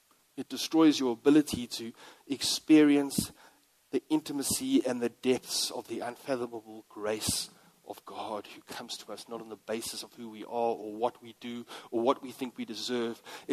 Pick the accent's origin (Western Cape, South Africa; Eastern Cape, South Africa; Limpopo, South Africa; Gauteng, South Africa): Eastern Cape, South Africa; East London; I'm from a small town. I'm from East London.